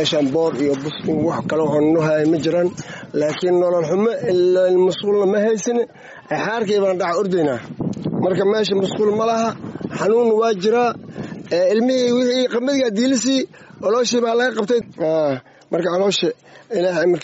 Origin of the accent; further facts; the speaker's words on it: Lower Juba, Somalia; waxaan ka soo barakacay jubbada hoose oo aan ka soo barakacay